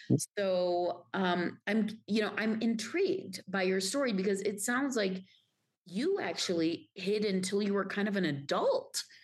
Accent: Pakistan; now in Santa Fe, United States; since I grew up in Pakistan

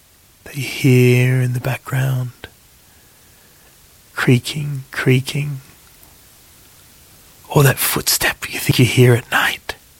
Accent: United Kingdom; I mean, let's just think about it from being British. That's what we talk about, don't we? We talk about the weather.

